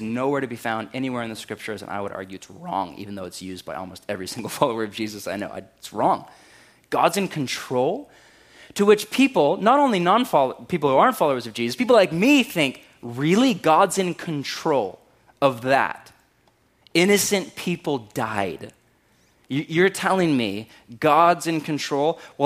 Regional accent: California, United States; I mean, I grew up in California, right? And I lived a mile from the San Andreas fault line.

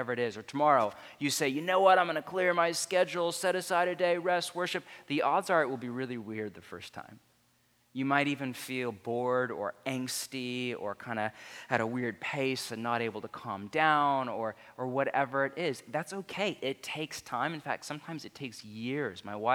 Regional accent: United States; We're American, of course. This is Portland.

